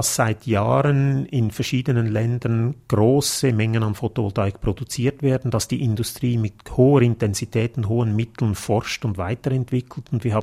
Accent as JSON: {"language": "German", "country": "Switzerland", "said": "Bei uns in der Schweiz sind das die Speicherkraftwerke"}